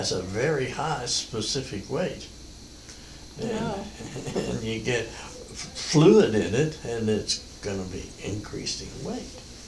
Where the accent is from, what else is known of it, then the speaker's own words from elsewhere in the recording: Baltimore, Maryland, United States; I was born and raised in Baltimore, but I lived the summers in Newark, Delaware, all over the place.